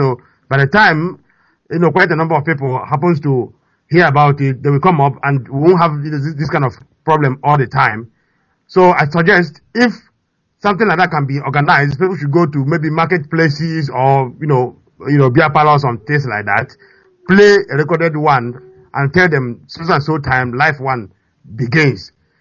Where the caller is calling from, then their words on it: London, United Kingdom; I'm calling from East London here.